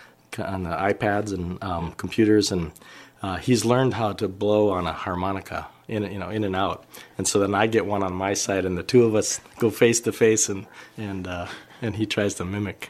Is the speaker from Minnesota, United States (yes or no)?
yes; Moorhead, Minnesota, United States; also born or lived in St. Paul, United States / Foxholm, United States; Well, I moved around a little bit. My dad was a Lutheran pastor, so we lived in St. Paul as he was going through school, and then up in the Moorhead area. There's a small community called Foxholm. We lived in that, and then moved to Moorhead